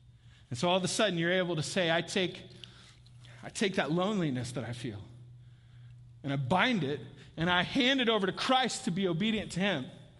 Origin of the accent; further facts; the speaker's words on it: Topeka, Kansas, United States; And I grew up in Topeka, Kansas, which is kind of hilly, like Georgetown.